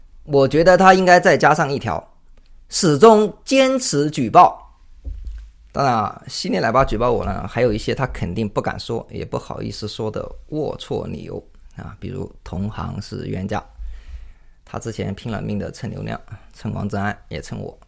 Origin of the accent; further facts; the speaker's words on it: China; 这个事儿用我们中国人熟悉的话来解释是什么呢？